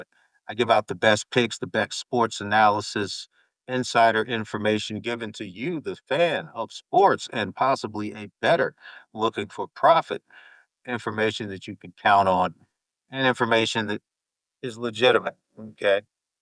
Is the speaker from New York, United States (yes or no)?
yes; New York, United States; I'm from New York, so you're going to hear me use a lot of New York terminology and vernacular.